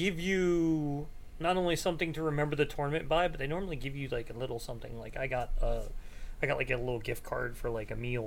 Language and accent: English; Maryland, United States; I'm originally from Maryland. I'm currently in Virginia